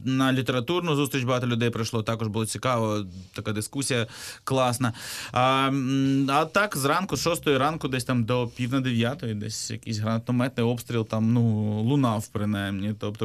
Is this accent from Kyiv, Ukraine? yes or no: yes; Kyiv, Ukraine; зважаючи на те, що я з Києва